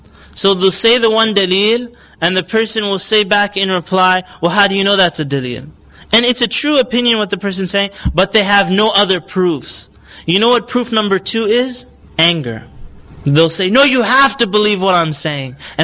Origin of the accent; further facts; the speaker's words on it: Canada; even when I was younger and I grew up in Canada, anger is not proof.